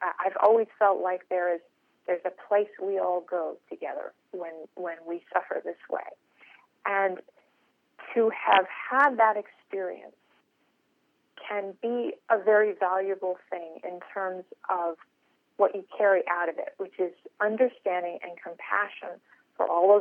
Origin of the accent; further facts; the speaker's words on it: United States; and in being an American, being safe, being in an orderly society